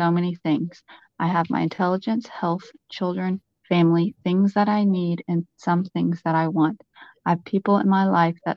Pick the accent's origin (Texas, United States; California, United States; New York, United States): Texas, United States; Conroe; I am recording this interview over the phone in my hometown in Conroe, Texas.